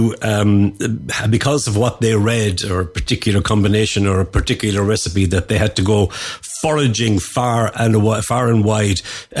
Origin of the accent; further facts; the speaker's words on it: Ireland; I grew up in Ireland